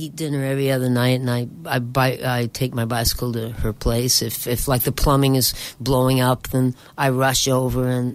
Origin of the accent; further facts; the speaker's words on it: Los Angeles, California, United States; it's about relationships, which is the way I grew up in Los Angeles. It was about personal relationships.